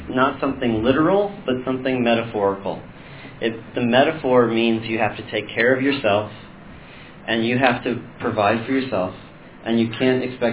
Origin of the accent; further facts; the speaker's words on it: United States; But we do believe it. I can tell you as an American.